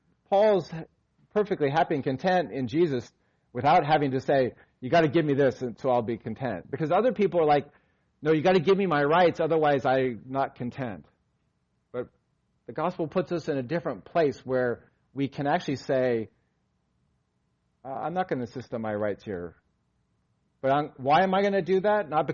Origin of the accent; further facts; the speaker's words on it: Southern US, United States; Or I'm a Southerner. I was born in the South, and I've grown up here